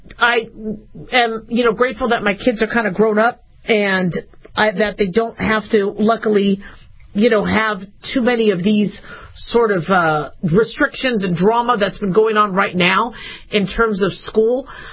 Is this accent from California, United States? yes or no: yes; California, United States; now in Nevada, United States; I think it's a beautiful state. I'm from California.